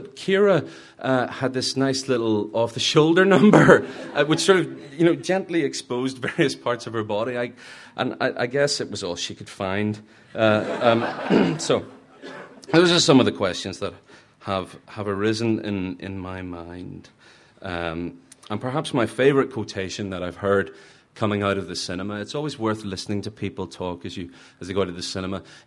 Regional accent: Ireland; I hope this isn't considered an anti-English statement, given that I'm an Irishman

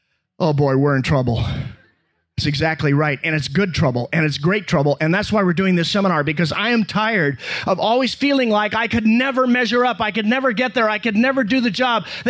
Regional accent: United States; I guess that's because I'm American and maybe Americans are like this

